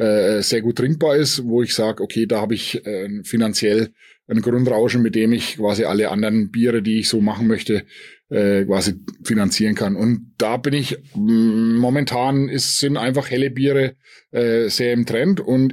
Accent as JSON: {"language": "German", "region": "Bavaria", "country": "Germany", "said": "als Oberfranke ist man natürlich dem Bier schon immer ein bisschen zugeneigt"}